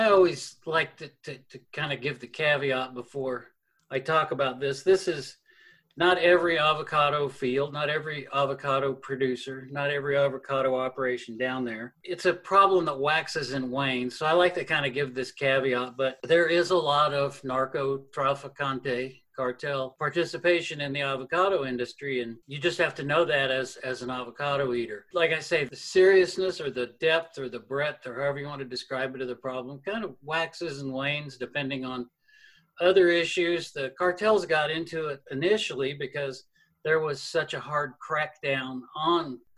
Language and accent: English; United States; So, you know, as an American, that's disturbing to me.